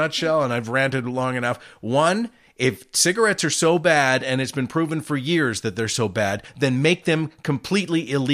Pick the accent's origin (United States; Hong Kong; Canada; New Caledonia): Canada; We're Canadian citizens and our governments are doing it.